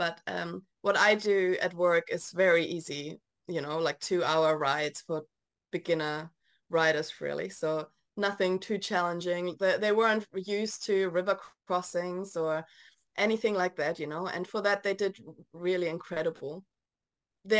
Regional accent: Germany; English is a second language; now in Cromwell, New Zealand; I'm originally from Germany and I've been living in Cromwell in New Zealand for the past 8.5 years.

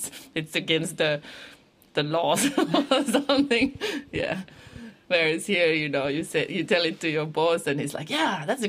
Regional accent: Helsinki, Uusimaa, Finland; now in New Zealand; I'm from Helsinki, so born and bred city girl.

